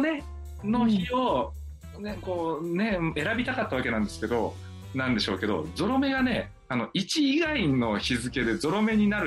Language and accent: Japanese; Nagasaki, Japan; 私のね、ご出身長崎県ね、島原半島は割と落花生作ってるところが結構あるので